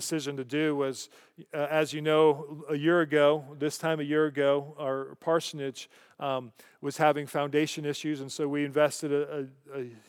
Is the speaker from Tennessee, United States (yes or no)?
no; Colorado, United States; a flight from Eagle County, which is my home state, Colorado